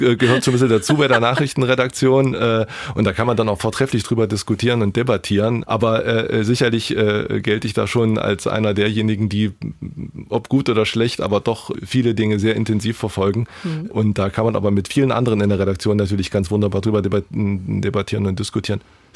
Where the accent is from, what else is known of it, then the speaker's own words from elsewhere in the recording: Jena, Thuringia, Germany; Am Ende ist es natürlich meine Heimat. Und das wird es natürlich auch immer bleiben.